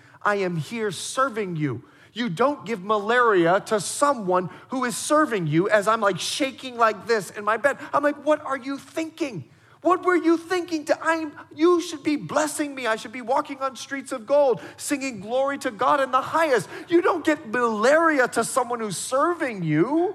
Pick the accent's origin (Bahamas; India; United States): Bahamas; I remember when I was building my house in Montana, we lived there for a few years. Now, I'm from the Bahamas. We lived there for a few years and we left.